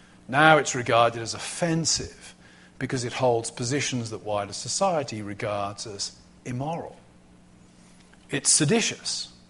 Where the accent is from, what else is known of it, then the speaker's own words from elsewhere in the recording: United Kingdom; now in United States; I think one of the advantages of coming from Britain to the States is I was converted in the mid-1980s in England.